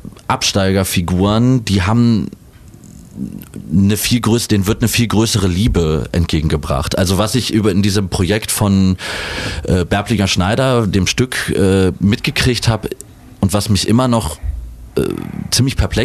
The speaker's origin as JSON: {"language": "German", "town": "Cologne", "region": "North Rhine-Westphalia", "country": "Germany", "tie": "born or raised there", "also_born_or_lived": "Bergisch Gladbach", "said": "Ich bin aber direkt wieder zurück nach Köln, als ich auf der Welt war, dahin gebracht worden von meinen Eltern. Genau, also ich bin Kölner."}